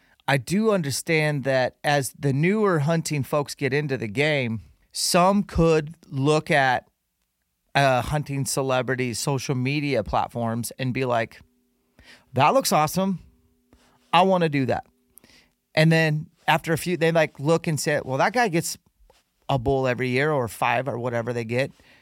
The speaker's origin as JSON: {"language": "English", "region": "Utah", "country": "United States", "said": "like in Utah, my home state."}